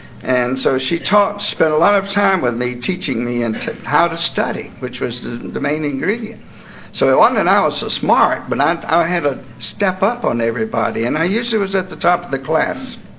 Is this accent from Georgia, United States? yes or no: yes; Atlanta, Georgia, United States; I was born and raised here in Atlanta. I lived here almost all my life.